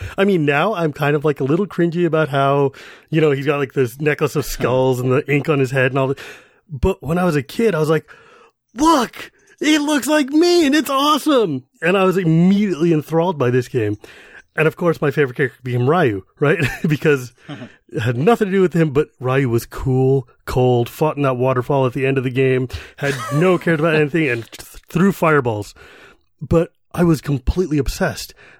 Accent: California, United States; also born or lived in Massachusetts; So I'm born and raised in the Bay Area. So Sunnyvale Golfland, which was ground zero for Capcom testing, was down the street from my aunt's house.

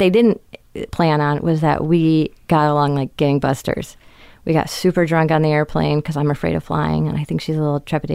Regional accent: California, United States; I mean, I'm from California.

